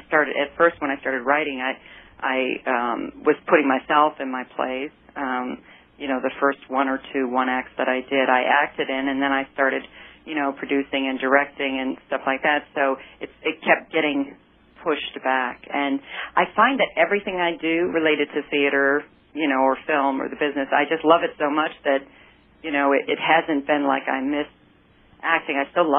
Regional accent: Detroit, Michigan, United States; I grew up outside of Detroit, and I would put on shows when I was about 6 or 7 years old and actually charge people a nickel.

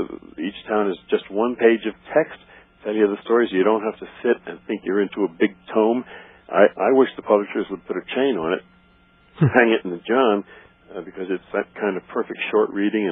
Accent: New York, United States; I had a hard time driving up, much less walking up, being a New Yorker.

